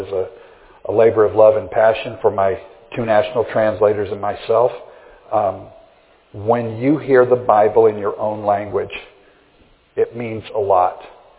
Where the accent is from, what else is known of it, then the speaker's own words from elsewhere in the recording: United States; when you live in a place that doesn't have all the conveniences of where I grew up here in the States, it takes time to live.